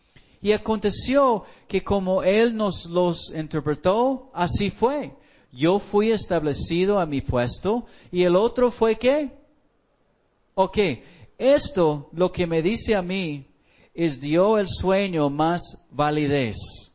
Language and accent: Spanish; Mexico; Voy a la línea, soy mexicano, y me dice, eres de Estados Unidos